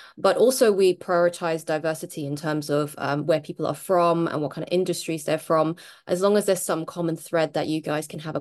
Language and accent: English; London, United Kingdom; moved away as an adult; now in South Korea; I am British Chinese. I was born and raised in London and my whole life lived in England and moved to South Korea 4 years ago.